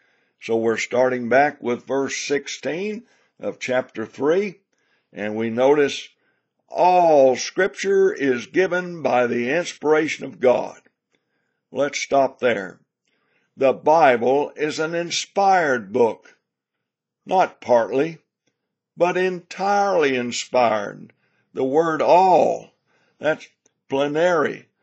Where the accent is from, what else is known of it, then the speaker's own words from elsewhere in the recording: Tennessee, United States; Good old Tennessee, boy, that's my home state, and I'm proud to be a Tennessean at heart.